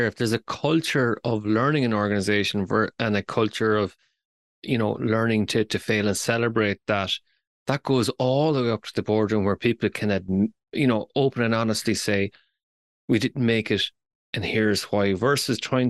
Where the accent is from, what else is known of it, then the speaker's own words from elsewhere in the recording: Ireland; As an Irish person, I was just kind of going, I am just going to interpret that as the wall of shame.